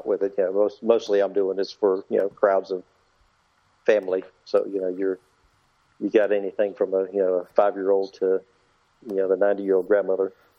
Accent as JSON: {"language": "English", "town": "Goldsboro", "region": "North Carolina", "country": "United States", "tie": "born or raised there", "said": "Scott's barbecue sauce from made in Goldsboro, North Carolina, which was my hometown."}